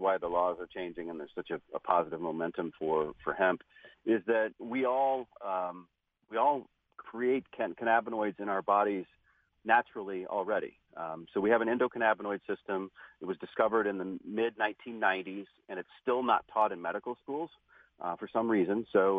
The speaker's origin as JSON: {"language": "English", "region": "Kentucky", "country": "United States", "also_born_or_lived": "Indiana", "said": "I'm actually from Kentucky, but spent most of my life in Indiana."}